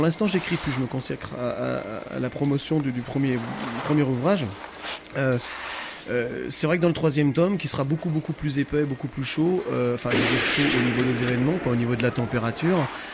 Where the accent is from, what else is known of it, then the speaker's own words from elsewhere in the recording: Brittany, France; C'est chez moi, en Bretagne, mais ça ne m'empêchera pas plus tard d'aller ailleurs